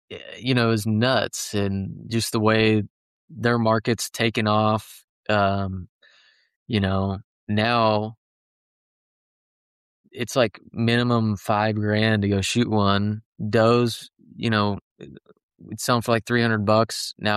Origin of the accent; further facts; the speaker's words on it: Texas, United States; You know, I'm just from North Texas. You know, we got pigs and they don't have pigs down there in Fredericksburg either at his house.